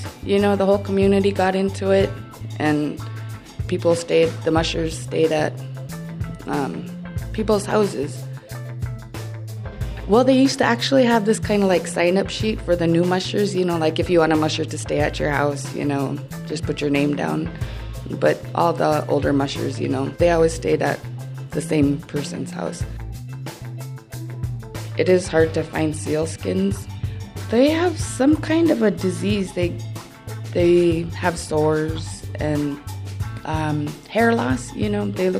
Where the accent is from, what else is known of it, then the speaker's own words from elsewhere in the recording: Unalakleet, Alaska, United States; I'm from Unalakleet.